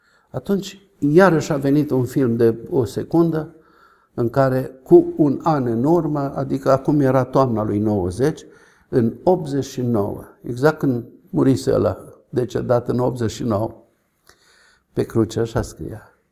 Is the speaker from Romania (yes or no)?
yes; Romania; born or raised there